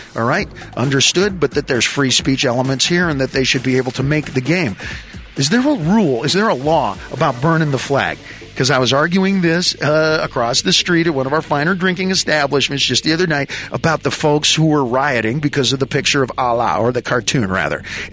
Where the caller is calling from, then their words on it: New York City, New York, United States; also born or lived in Los Angeles; I'm calling from New York City by way of Los Angeles. These are two kind of separate places.